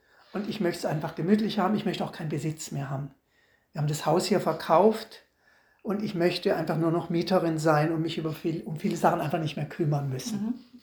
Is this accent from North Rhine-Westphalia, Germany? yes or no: no; Baden-Württemberg, Germany; ich bin und bleibe ein Schwarzwaldmädel. Ich gehe jetzt in 3 Wochen zurück an meinen Geburtsort im Schwarzwald und wohne dann 1 Stunde entfernt von Freiburg, eine gute Stunde entfernt von Basel und 1,5-2 Stunden von Zürich.